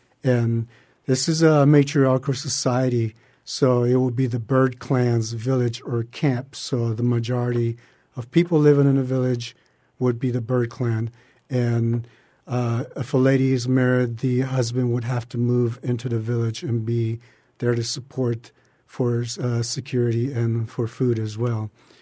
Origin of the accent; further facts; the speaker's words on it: Big Cypress Seminole Indian Reservation, Florida, United States; I'm from Big Cypress Seminole Indian Reservation. We have a private school, and they have culture program.